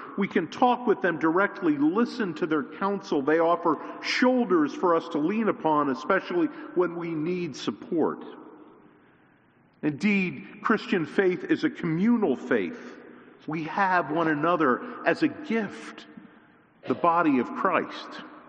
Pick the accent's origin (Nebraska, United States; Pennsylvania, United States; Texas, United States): Pennsylvania, United States; Catasauqua; Church was in the community next to my hometown. It was a town called Catasauqua.